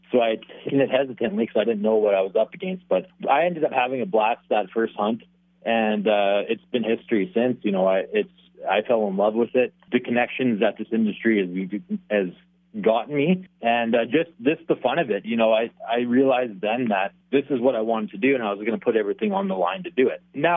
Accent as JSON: {"language": "English", "region": "Manitoba", "country": "Canada", "tie": "born or raised there"}